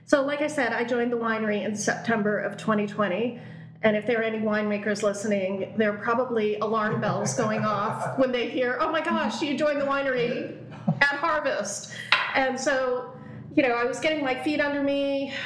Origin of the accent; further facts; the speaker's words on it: New York, United States; But my background, I come from the Finger Lakes region of New York.